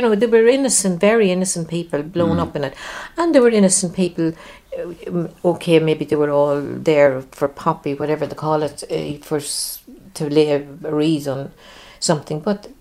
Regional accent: Northern Ireland, United Kingdom; And when we go on holidays, if they say you're from England, we say very definitely, no, we're from Ireland.

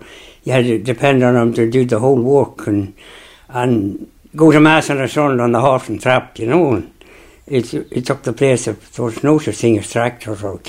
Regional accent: Kinawley, Northern Ireland, United Kingdom; I was born in Kinnaly, and across about 2 miles from the border on the northern side, and went to Slieve Russell School.

